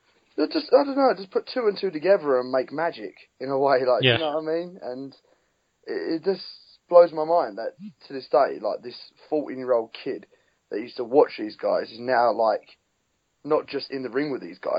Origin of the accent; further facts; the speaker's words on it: United Kingdom; as British people, we're very, very proud.